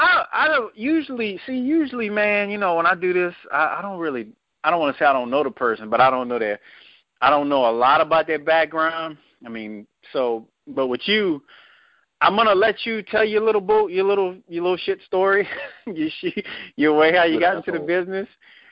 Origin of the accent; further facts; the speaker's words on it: New Orleans, Louisiana, United States; And I ain't from Chalmette. I can get that shit straight. I'm from New Orleans, Louisiana.